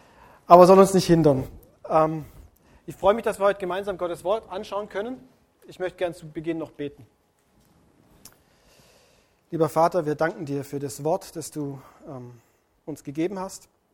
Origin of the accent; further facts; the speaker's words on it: Baden-Württemberg, Germany; ich bin noch ein bisschen sehr verbunden mit meinem Heimatland, dem Schwäbeländle